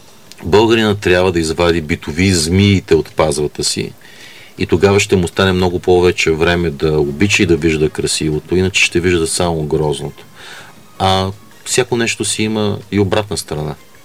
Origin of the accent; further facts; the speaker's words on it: Albania; accent: Albanian; Bulgarian is a second language; на английски с моя албански акцент